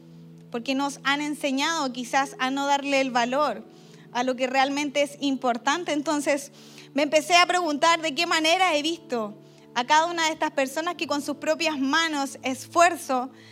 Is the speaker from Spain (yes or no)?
no; Chile; Yo como chilena he ido muchas veces para allá